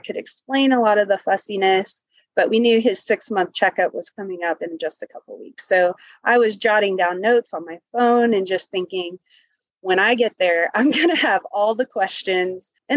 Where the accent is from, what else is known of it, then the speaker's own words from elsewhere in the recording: Fort Worth, Texas, United States; We are from Fort Worth, Texas.